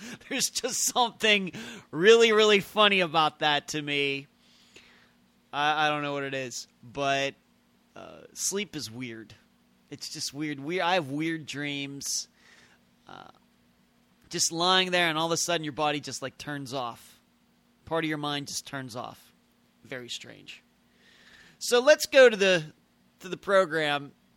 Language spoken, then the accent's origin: English; Pennsylvania, United States; That was a little weird compared to like growing up in Pennsylvania, where I was used to going to school just September through May.